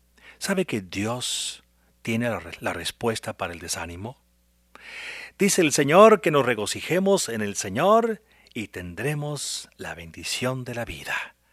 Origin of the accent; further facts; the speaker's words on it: Illinois, United States; born there; senador del estado de Illinois, donde yo nací